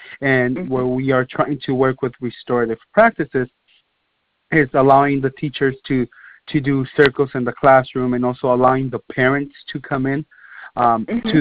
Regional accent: San Diego, California, United States; I'm from San Diego, California.

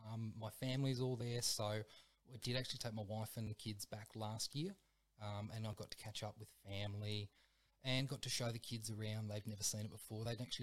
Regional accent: Tasmania, Australia; born and bred in Tasmania.

